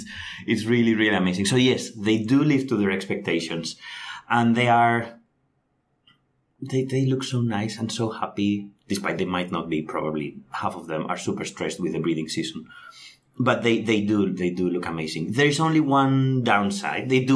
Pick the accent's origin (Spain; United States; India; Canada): Spain; now in Oxford, United Kingdom; I'm from Spain. I'm studying here at Oxford